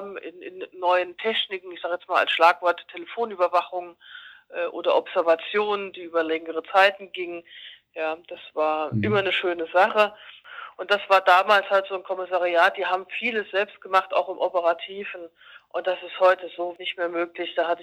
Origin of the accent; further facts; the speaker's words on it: Saarland, Germany; born there; Nein, ich komme gebürtig eigentlich aus dem Saarland.